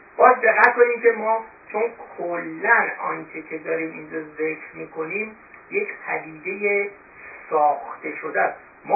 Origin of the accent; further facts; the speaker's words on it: Iran; moved away; 40 سال بیش از ایران آمدم بیرون